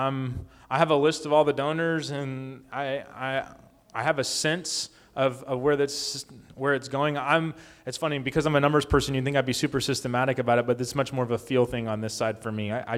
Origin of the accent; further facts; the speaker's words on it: China; So I grew up in China, right?